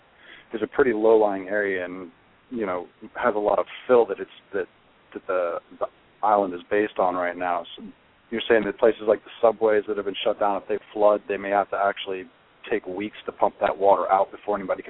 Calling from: New Orleans, Louisiana, United States; At New Orleans.

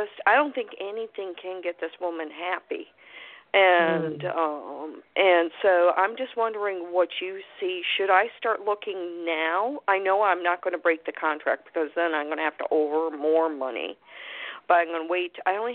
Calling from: Florida, United States

